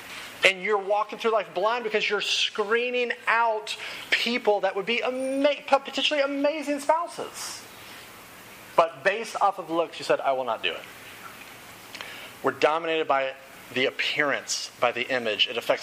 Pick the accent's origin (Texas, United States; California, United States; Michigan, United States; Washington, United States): Texas, United States; Now, I grew up in Texas, and a lot of my friends that I went to high school with went to a big Christian university in Texas